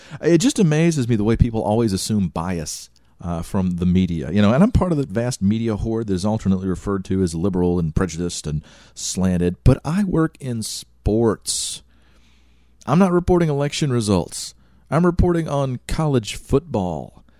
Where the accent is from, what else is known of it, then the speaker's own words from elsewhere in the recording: Louisiana, United States; born there; I was born in Louisiana, which means there are only certain states in the union that I get to make fun of.